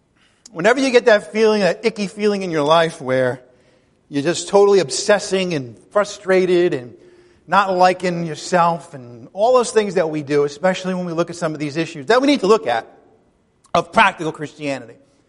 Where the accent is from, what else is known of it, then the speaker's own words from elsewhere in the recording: Ireland; I'm Irish. I tend to get depressed, and I have OCD.